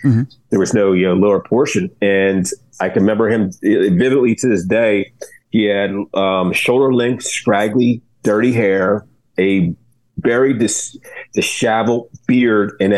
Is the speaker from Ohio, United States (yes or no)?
yes; Delaware, Ohio, United States; And geographically speaking, people, I'm from Delaware, Ohio.